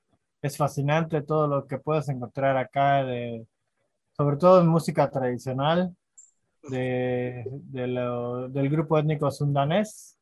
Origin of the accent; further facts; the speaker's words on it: Mérida, Yucatán, Mexico; yo soy de Mérida, de la ciudad de Mérida, que está en el estado de Yucatán, al este de México. Uh-huh. Y bueno, Mérida pues es plano, es completamente plano, no hay montañas, no hay ríos y es muy caluroso. Pero bueno, está cerca del mar